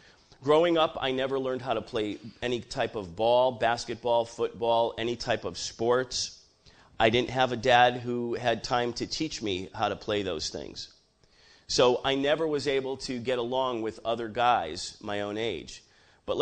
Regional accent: Connecticut, United States; I'm from Connecticut

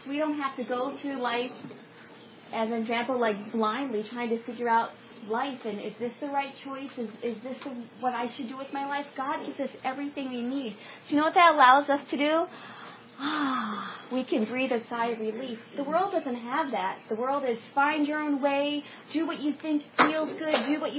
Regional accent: Long Island, New York, United States; because I grew up on Long Island, but we did go to Lehigh Valley Teen Camp growing up

